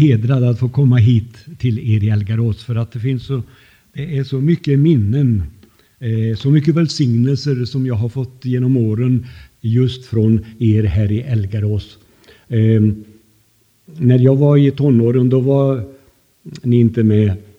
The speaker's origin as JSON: {"language": "Swedish", "town": "Undernäs", "region": "Västra Götaland County", "country": "Sweden", "tie": "born or raised there", "said": "Jag är ju uppväxt i Undernäs, och en liten pingstförsamling var det."}